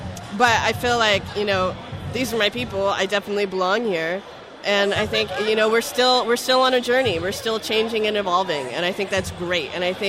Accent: United States; Feminism, because I'm an American, it has, like, this deep history.

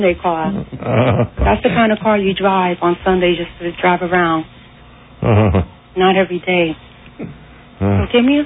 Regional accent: Bronx, New York, United States; I'm from the Bronx, too.

